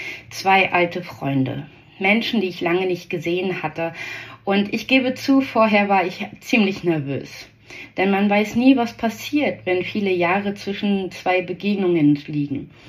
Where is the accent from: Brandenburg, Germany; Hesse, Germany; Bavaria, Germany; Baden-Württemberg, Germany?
Brandenburg, Germany; Berlin. Oder besser gesagt, die Gegend rund um Berlin. Denn dort liegt meine alte Heimat.